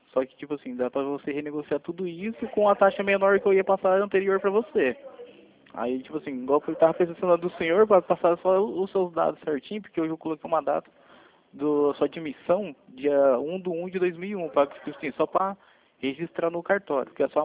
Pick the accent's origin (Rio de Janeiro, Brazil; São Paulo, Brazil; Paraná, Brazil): Paraná, Brazil; Londrina; Eu sou de Londrina, Paraná.